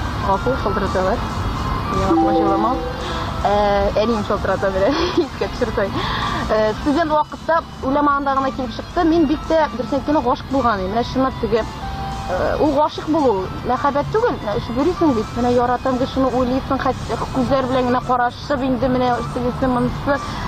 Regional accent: Aznakayevo, Tatarstan, Russia; now in Kazan, Russia; Дөресен әйткәндә, мин үзем Азнакайда туып үстем. Мин туган ягым ул.

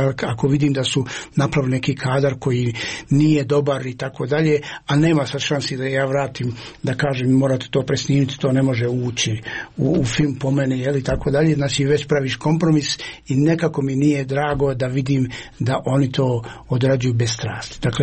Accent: Sarajevo, Federation of Bosnia and Herzegovina, Bosnia & Herzegovina; born or raised there

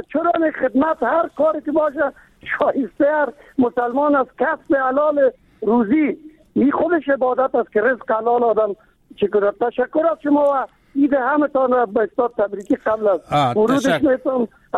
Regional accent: Kabul, Afghanistan; ما از کابل هستیم

